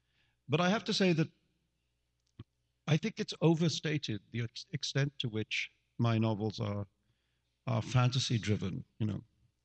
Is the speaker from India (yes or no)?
yes; India; the love of the fantastic in fiction was born out of being a child growing up in India